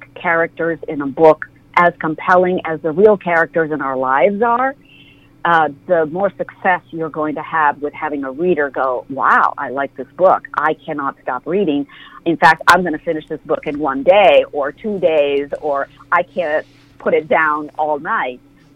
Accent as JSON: {"language": "English", "country": "United States", "tie": "born or raised there", "said": "I would have said, no, you know, I'm largely American. I have been mm-hmm. raised here."}